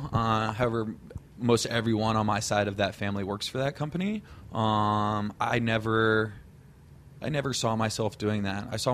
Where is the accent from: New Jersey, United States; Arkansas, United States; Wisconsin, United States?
Arkansas, United States; Well, so I'm from Northwest Arkansas, in the Ozarks. It's a very interesting place where I'm from. Like where I grew up, it was a smaller town